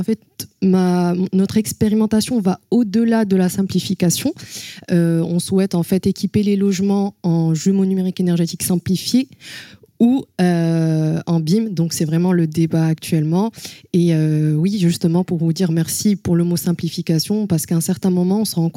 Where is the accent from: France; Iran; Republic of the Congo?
France; Paris, Île-de-France; je suis architecte urbaniste, je viens de Paris